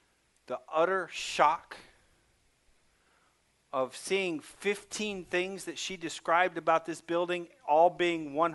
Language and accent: English; Ohio, United States; I'm in Ohio looking for churches. Thinking, that's my home state. I'll go to Ohio and get me a church.